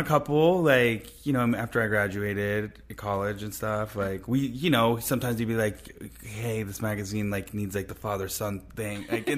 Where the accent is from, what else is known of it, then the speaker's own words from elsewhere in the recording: Royan, Nouvelle-Aquitaine, France; also born or lived in New York City, United States; I was born in New York City. At the age of one, my family moved to the southwest of France where my father's from. I lived there till I was like 6 or 7.